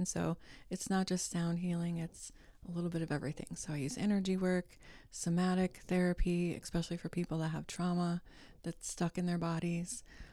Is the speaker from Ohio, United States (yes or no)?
yes; Dayton, Ohio, United States; I did. I'm from Dayton and I went to Northmont, and I've left Ohio, but it's kind of like the Bermuda Triangle.